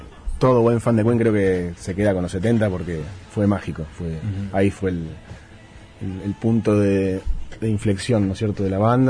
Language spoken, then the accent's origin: Spanish; Rosario, Santa Fe, Argentina; Nosotros somos de Rosario y nada que ver con ellos.